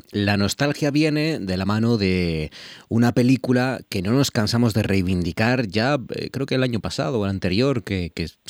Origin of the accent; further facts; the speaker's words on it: Gijón, Asturias, Spain; a los que somos de Gijón, es que nos asusta ver todo lo que ha cambiado la ciudad.